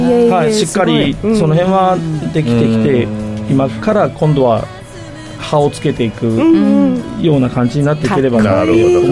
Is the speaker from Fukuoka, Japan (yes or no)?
yes; Fukuoka, Japan; で僕ずっと福岡で育っ